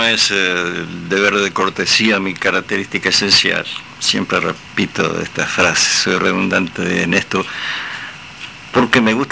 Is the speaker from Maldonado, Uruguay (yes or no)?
yes; Punta Ballena, Maldonado, Uruguay; Bueno, yo nací en Punta Ballena.